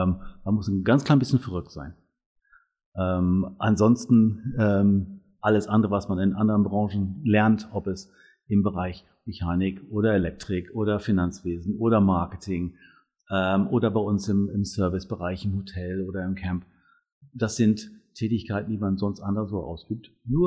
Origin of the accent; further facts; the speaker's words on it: Scotland, United Kingdom; German is a second language; moved away as an adult; now in Bad Oldesloe, Germany; Ich komme ursprünglich, das hört man ein klein bisschen aus dem Akzent immer noch und die Sprachweise, ich komme aus Großbritannien, genauer gesagt aus Schottland.